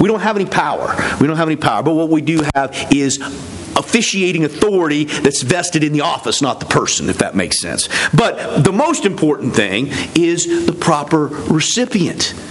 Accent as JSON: {"language": "English", "region": "West Virginia", "country": "United States", "tie": "born or raised there", "said": "but the church that I grew up in West Virginia, they used regular wine."}